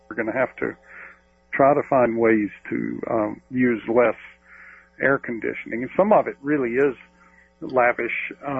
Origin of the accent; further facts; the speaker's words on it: Georgia, United States; I grew up in Georgia, and where AC. That was one of the early adopting states for air conditioning because of the heat and humidity there.